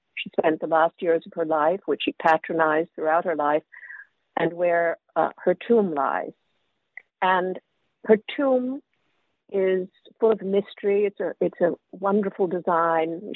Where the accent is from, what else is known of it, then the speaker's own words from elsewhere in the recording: New York City, New York, United States; also born or lived in England; I was born in England. I grew up in New York City and then moved to California for high school.